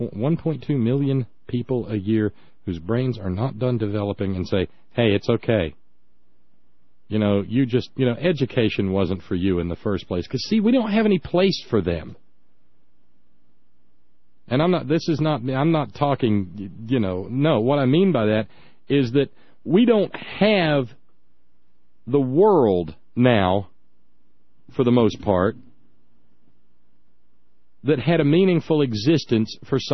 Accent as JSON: {"language": "English", "region": "Alabama", "country": "United States", "tie": "born or raised there", "said": "where I grew up in Alabama, every county has several school systems."}